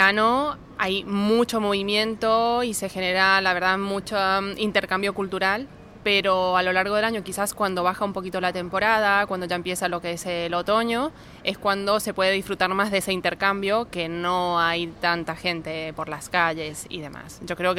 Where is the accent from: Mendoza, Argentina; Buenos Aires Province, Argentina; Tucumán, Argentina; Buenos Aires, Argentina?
Mendoza, Argentina; now in Málaga, Spain; Yo soy de Argentina, Mendoza, Argentina, capital, una de las capitales del vino.